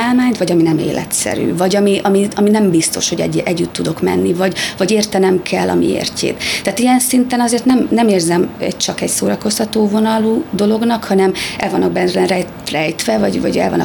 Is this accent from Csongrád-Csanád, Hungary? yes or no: no; Hajdúböszörmény, Hajdú-Bihar, Hungary; Addig egy teljesen átlagos hajdúböszörményi családtagja voltam, Bud Spencer filmeken nőttem föl